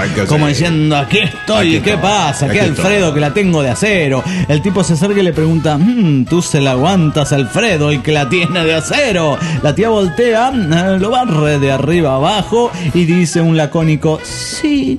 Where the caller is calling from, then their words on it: Chiapa de Corzo, Chiapas, Mexico; de Chiapa de Corzo, México.